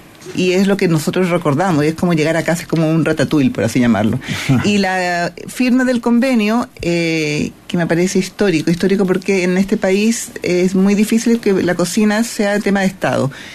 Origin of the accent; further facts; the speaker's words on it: Peru; now in Chile; Soy peruana, sí.